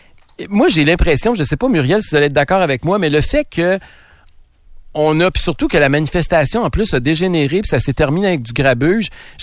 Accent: Quebec, Canada; en tant que Québécoise noire

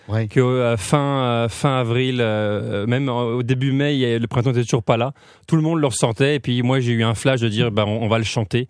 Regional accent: France; accent: French; now in Canada; je parle encore avec mon accent de français, mais je veux dire, pour les français c'est marrant parce que j'ai un accent québécois. Pour vous j'ai un accent français, mais pour eux j'ai un accent québécois.

